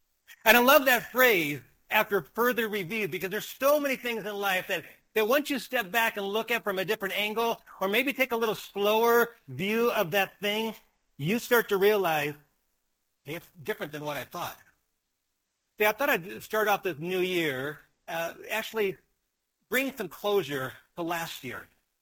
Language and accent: English; Wisconsin, United States; I'm from Wisconsin. I'm a Green Bay Packers fan.